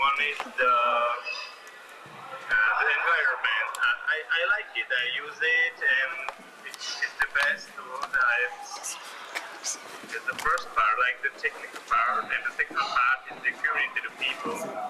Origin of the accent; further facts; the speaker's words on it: Tigray, Ethiopia; I'm from Tigray.